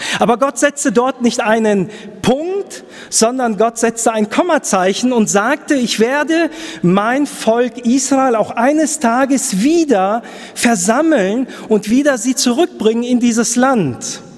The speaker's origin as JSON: {"language": "German", "region": "Lower Saxony", "country": "Germany", "said": "Moin, Moin ist Gesabbel, so wie man das bei uns in Norddeutschland sagt."}